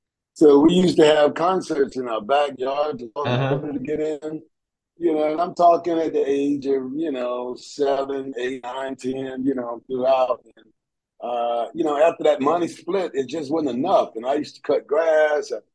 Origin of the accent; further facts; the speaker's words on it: Atlanta, Georgia, United States; Yeah, growing up in Atlanta, with nine kids and being six out of nine, seven boys, well, eight boys and one girl, and being that middle child